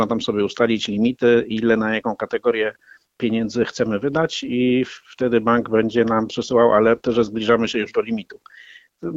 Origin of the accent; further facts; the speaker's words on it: Poznań, Greater Poland Voivodeship, Poland; moved away as an adult; now in Warsaw, Poland; Ja co prawda pochodzę z Poznania, więc jestem z natury oszczędnym człowiekiem, ale niestety 20 kilka lat mieszkania w Warszawie, gdzie przyjechałem do pracy